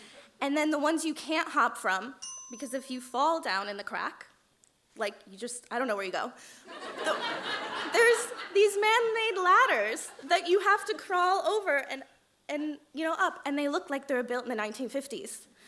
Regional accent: United States; now in Dublin, Ireland; you can probably tell I'm not Irish. I'm American. I've lived in Dublin for on and off the last 3 years.

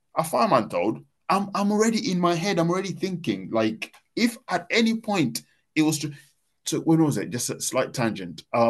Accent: Kenya; now in United Kingdom; Probably more homelessness here than I saw when I was growing up in Kenya.

